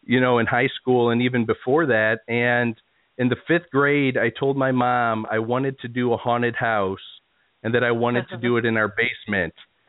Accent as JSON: {"language": "English", "town": "St. Louis", "region": "Missouri", "country": "United States", "tie": "born or raised there", "said": "Sure. Well, I was actually born and raised in St. Louis."}